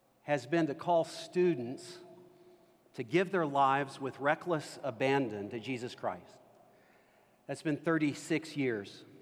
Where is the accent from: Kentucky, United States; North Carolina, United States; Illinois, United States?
Kentucky, United States; Owensboro; I come from a small Western Kentucky town, primarily Baptist. The sense I got from growing up in Owensboro